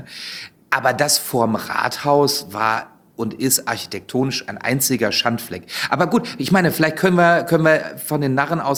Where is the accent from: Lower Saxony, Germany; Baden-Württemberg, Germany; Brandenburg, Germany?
Lower Saxony, Germany; Wolfsburg; Ich komme ja ursprünglich aus Wolfsburg. Das ist der Grund, warum ich Wolfsburg-Fan bin.